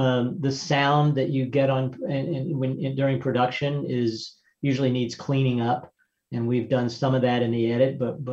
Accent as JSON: {"language": "English", "town": "Nashville", "region": "Tennessee", "country": "United States", "tie": "born or raised there", "said": "when I grew up in Nashville"}